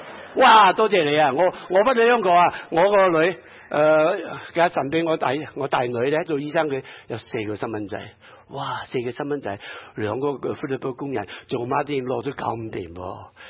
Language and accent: Cantonese; China; born there; 我自己做基督徒，我最开心的，以前我在大陆出世的